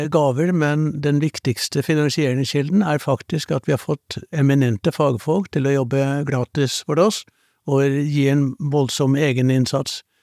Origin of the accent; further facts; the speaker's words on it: Eastern Norway, Norway; accent: Eastern Norwegian; now in Bergen, Norway; jeg er en pensjonist som har bodd i Bergen i 50 år, men allikevel betraktet som østlending på grunn av dialekten.